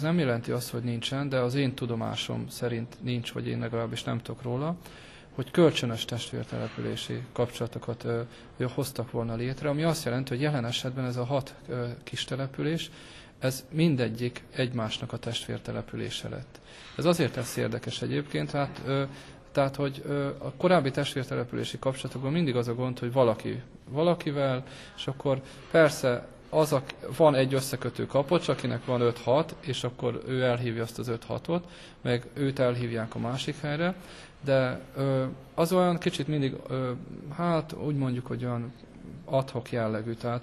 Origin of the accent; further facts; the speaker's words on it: Vojvodina, Serbia; például odahaza a Délvidéken is